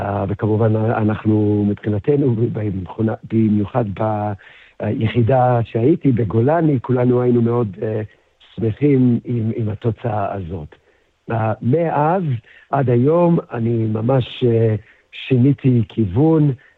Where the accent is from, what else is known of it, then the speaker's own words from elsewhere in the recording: Australia; moved away as an adult; now in Israel; אני נולדתי בארץ, אבא אוסטרלי, אמא ישראלית, אבל גדלנו באוסטרליה, ואז עשיתי עלייה בפעם הראשונה כשהייתי בן 18, שזה היה ב-94.